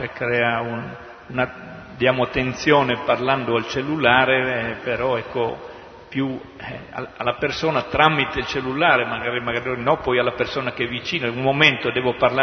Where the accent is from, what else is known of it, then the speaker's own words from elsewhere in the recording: Honduras; ad esempio del mio paese, dell'Honduras, non si sa niente lo stesso, pure se tutti frequentano tanti frequentano internet.